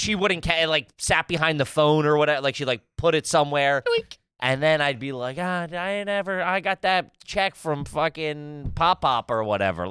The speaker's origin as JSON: {"language": "English", "town": "Washington Crossing", "region": "Pennsylvania", "country": "United States", "tie": "born or raised there", "said": "Yeah, I'm saying Washington's crossing is like"}